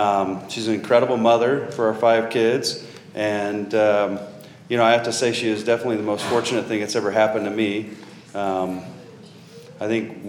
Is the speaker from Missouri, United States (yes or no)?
yes; Missouri, United States; But I grew up in Missouri for the most part and learned to love the Cardinals, so I've got that going for me too. I've lived in Utah now for about 20 years